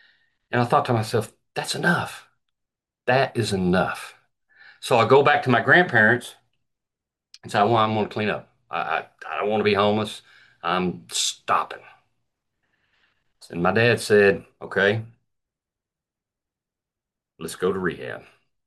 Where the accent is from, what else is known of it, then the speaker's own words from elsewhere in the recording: Arkansas, United States; born there; I was born in Arkansas.